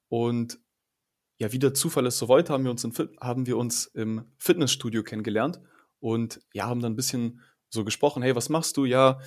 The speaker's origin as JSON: {"language": "German", "region": "Hamburg", "country": "Germany", "tie": "born or raised there", "said": "aktuell 21 Jahre alt. Ich komme aus Hamburg, auch hier geboren."}